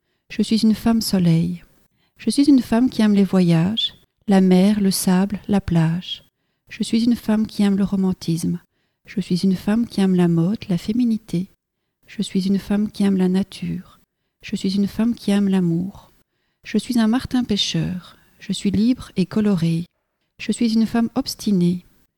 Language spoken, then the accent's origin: French; Anderlues, Wallonia, Belgium; born there; Je suis née au pays de la verdure, des campagnes. Je suis née en Belgique, dans la ville d'Anderlu. Je suis née au pays vert.